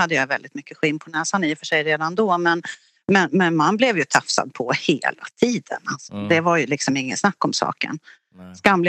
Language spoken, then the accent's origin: Swedish; Stockholm, Stockholm County, Sweden; jag är uppvuxen i Stockholm.